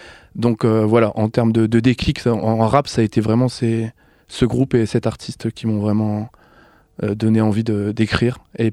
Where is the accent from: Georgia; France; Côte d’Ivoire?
France; Hauts-de-France; Surtout que je viens du Nord